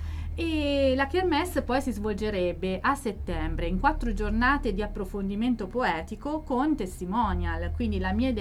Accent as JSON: {"language": "Italian", "region": "Umbria", "country": "Italy", "said": "anche consapevolezza da Umbra di appartenere a una storia ben, ben precisa."}